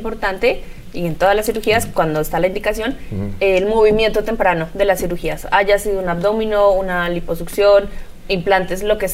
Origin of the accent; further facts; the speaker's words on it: Colombia; Aquí, yo soy de Colombia, es igual.